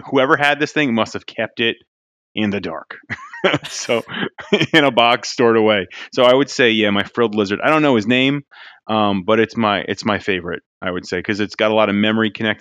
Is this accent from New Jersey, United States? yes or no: yes; New Jersey, United States; I'm from Jersey too. You know, when I could hear it, I can hear it in your accent.